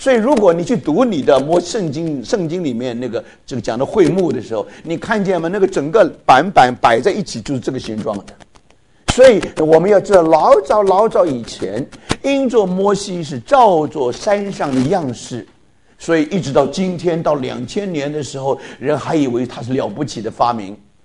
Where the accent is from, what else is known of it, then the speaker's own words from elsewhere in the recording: Taipei, Taiwan; 我从小在台北长大，台北有个古迹就是当时的